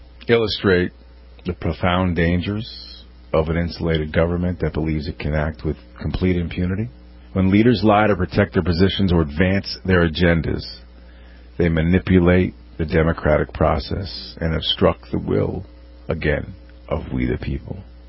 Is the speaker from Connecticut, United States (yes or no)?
yes; Connecticut, United States; I'm broadcasting currently from the state-of-the-art, full-power radio studio in my home state of the, well, almost communist state of Connecticut.